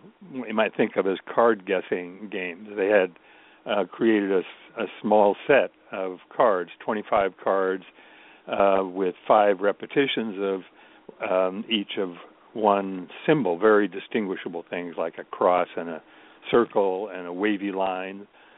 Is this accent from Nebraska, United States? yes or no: yes; Nebraska, United States; Well, I was born. I grew up in Nebraska